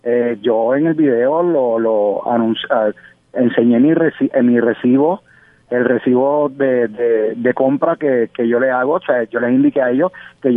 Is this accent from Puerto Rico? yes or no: yes; Naguabo, Puerto Rico; yo saliendo para San Juan, yo soy de Naguabo.